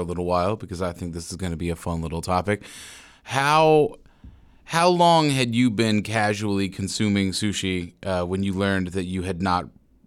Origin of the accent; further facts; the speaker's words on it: Pittsburgh, Pennsylvania, United States; I'm from Pittsburgh, just in case.